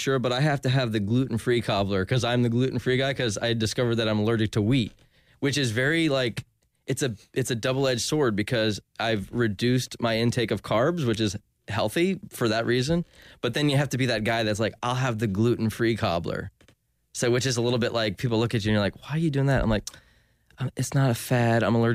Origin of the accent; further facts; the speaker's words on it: Ormond Beach, Florida, United States; now in Winter Park, United States; I grew up in Ormond Beach. When we moved here to Winter Park